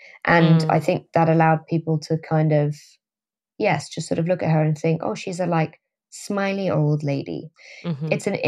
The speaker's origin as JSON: {"language": "English", "region": "London", "country": "United Kingdom", "tie": "born or raised there", "said": "I grew up in London."}